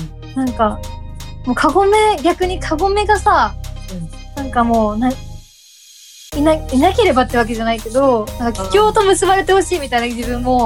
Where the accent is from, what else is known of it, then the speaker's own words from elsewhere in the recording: Miyazaki, Japan; 私地元宮崎だから宮崎の地鶏屋さんのバイトもしたし